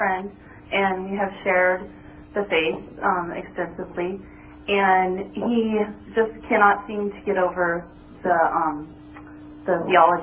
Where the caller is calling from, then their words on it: California, United States; I'm calling from California.